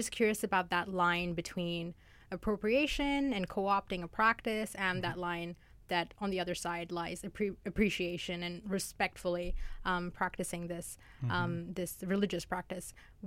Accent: India; now in Canada; that when I first came to Canada

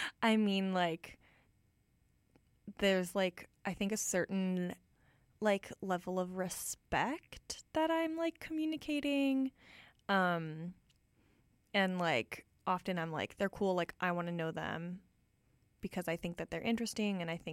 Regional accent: New York, United States; I think this is funny because I grew up in New York State, and New York City is not the capital of New York State.

